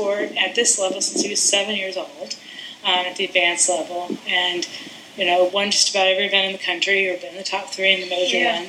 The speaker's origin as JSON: {"language": "English", "region": "Kansas", "country": "United States", "tie": "born or raised there", "lives_now": "Georgia, United States", "said": "You know, I grew up in Kansas"}